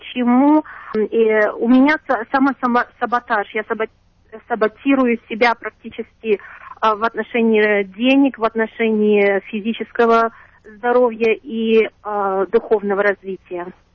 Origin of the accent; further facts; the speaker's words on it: Nazarovo, Krasnoyarsk Krai, Russia; born there; день рождения 8 сентября 68 года. Да, 11 утра. Родилась в Красноярском крае, город Назарово.